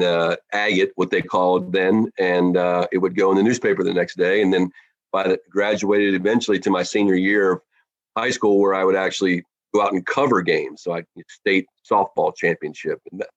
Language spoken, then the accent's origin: English; Hagerstown, Maryland, United States; I am from Hagerstown, Maryland. I was born in Baltimore. I grew up in a small town in western Maryland, right where West Virginia, Maryland, and Pennsylvania come together